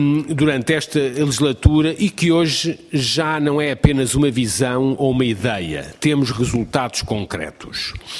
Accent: Portugal

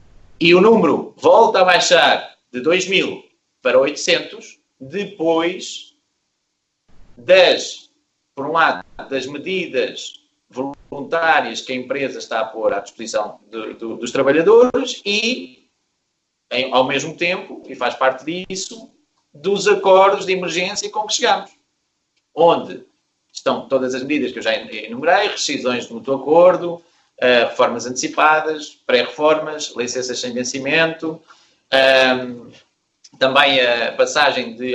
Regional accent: Portugal; moved away; sou português e, como é sabido, muitos anos emigrado.

